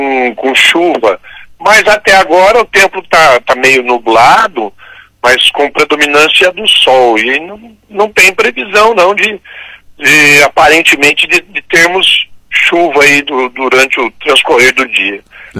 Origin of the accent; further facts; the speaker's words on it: Maringá, Paraná, Brazil; Não, eu sou, na realidade, eu sou de Maringá.